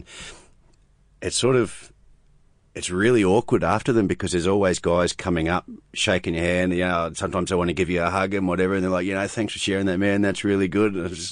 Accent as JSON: {"language": "English", "country": "New Zealand", "said": "being a Kiwi and being a Māori as well"}